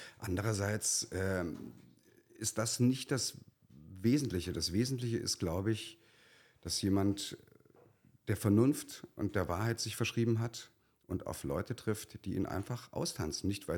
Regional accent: East Germany, Germany; ich bin ja auch im Osten aufgewachsen

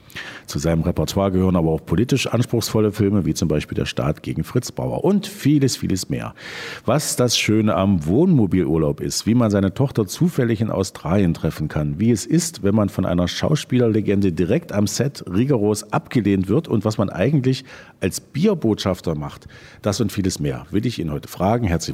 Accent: Halle, Saxony-Anhalt, Germany; now in Potsdam, Germany; Ich bin in Halle an der Saale geboren, habe dort lange gelebt. Jetzt lebe ich schon lange in Potsdam

